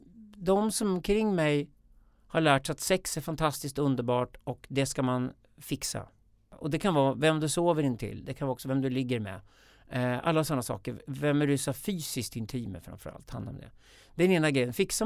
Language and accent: Swedish; Sweden; jag är uppvuxen i en svensk småstad